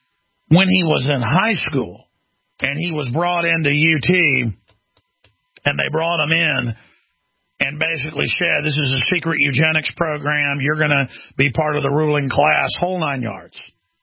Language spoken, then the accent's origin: English; Wales, United Kingdom; I am Welsh. I probably have more English blood in me than, you know, any of the other Heinz 57 I am. You know, ton of German, Alsatian, French, Scotch, Irish, Native American.